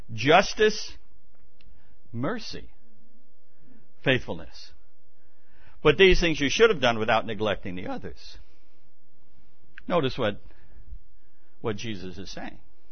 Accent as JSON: {"language": "English", "town": "Brooklyn", "region": "New York", "country": "United States", "tie": "born there", "said": "Well, I was born in Brooklyn."}